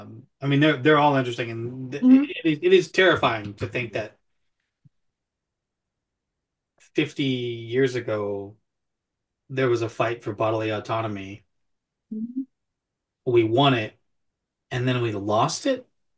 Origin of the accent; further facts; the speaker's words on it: the South, United States; I was born and raised in the South.